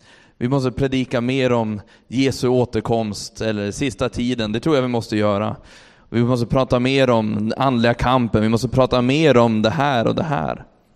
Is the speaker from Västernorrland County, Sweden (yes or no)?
yes; Örnsköldsvik, Västernorrland County, Sweden; när jag växte upp i Örnsköldsvik